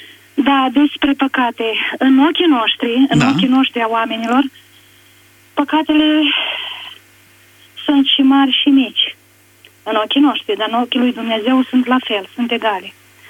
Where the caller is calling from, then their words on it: Mirișăuți, Suceava County, Romania; din Mirișăuți, Suceava.